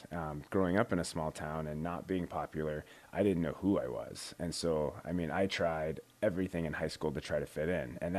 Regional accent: Wheatland, Wyoming, United States; I grew up in a small town, Wheatland, which is much similar. It's very similar to the city, to the town of Kenai.

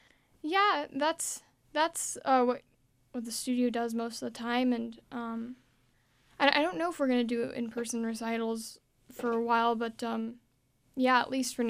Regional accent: Spokane, Washington, United States; Well, just getting to spend more time in my hometown, I guess, and just, I don't know, I love Spokane. It's really a nice break from Seattle.

